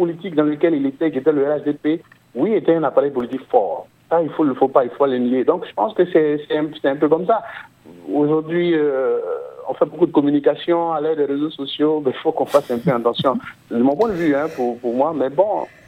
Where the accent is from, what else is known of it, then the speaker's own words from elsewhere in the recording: Côte d’Ivoire; je suis ivoirien, je suis journaliste. Et je pratique ce régime qui est en place, je suis en Côte d'Ivoire.